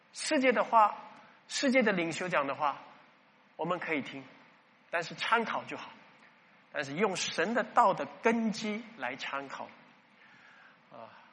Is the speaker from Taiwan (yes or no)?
no; Singapore; 有些人说三个月之后，我们新加坡人可能说五月四号啊